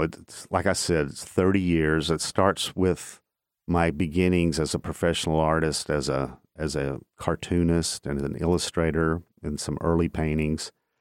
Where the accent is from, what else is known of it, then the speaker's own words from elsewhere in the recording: Chattanooga, Tennessee, United States; And every time I do one, I always think of Chattanooga because it's my hometown, and the history of this city are some of my favorite stories.